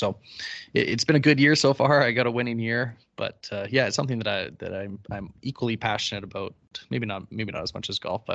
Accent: Canada; where I am, the biggest sport is hockey. Like, being Canadian, we love our hockey. That's huge. It's a religion out here.

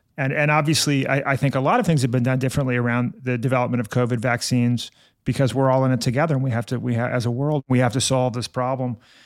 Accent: New York City, New York, United States; I love this story of the New York City water supply, not just because I'm a New Yorker

